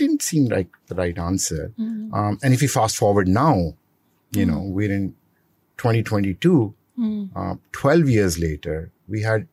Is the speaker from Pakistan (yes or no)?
yes; Pakistan; guys, I come from Pakistan. There's no one else there, right?